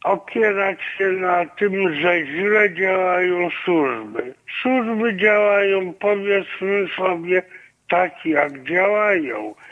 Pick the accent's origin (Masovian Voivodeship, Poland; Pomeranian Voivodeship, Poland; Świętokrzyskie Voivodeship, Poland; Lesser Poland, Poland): Masovian Voivodeship, Poland; Warsaw; born there; bo ja też się urodziłem w Warszawie, że w latach 60. to by takie bójki były normalne